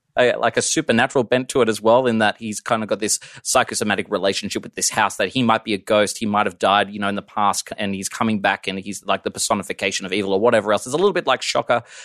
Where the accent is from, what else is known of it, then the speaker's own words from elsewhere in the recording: Australia; I'm Australian. Okay, every week is Shark Week down there.